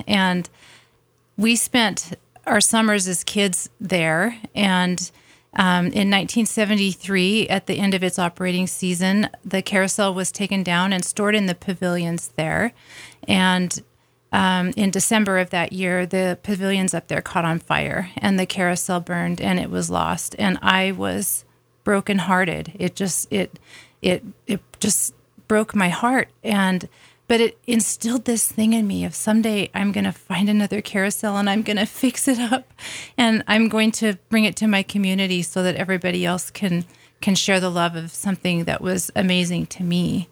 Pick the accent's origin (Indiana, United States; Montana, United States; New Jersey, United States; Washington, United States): Montana, United States; Butte; I grew up in Butte, Montana, and there was a carousel there at this beautiful place called the Columbia Gardens that some people may still remember.